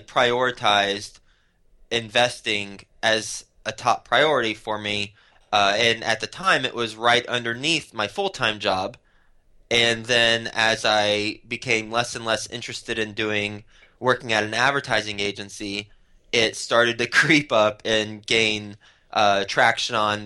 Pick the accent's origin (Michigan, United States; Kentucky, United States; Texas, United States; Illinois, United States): Texas, United States; Fort Worth; moved away as an adult; now in New York City, United States; I moved from Texas, where I'm from. I grew up in Fort Worth, Texas. Went to school in Texas at Texas Tech. Moved straight from Texas to New York City to work in advertising